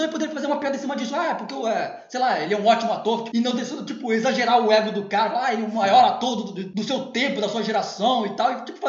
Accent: Brazil; Dudu, a gente é brasileiro, acostumado com a Globo, cara.

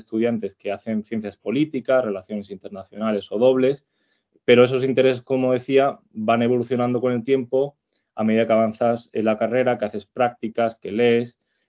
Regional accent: Jaén, Andalusia, Spain; Yo soy de Jaén.

